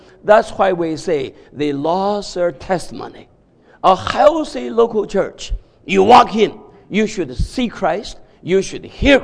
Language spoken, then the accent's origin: English; Cleveland, Ohio, United States; but I don't like to brag about it because I'm from Cleveland